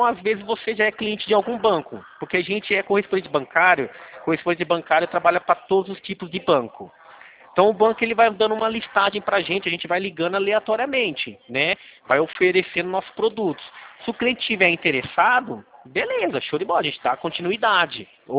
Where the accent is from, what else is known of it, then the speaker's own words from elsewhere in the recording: São Paulo, Brazil; Eu sou do interior de São Paulo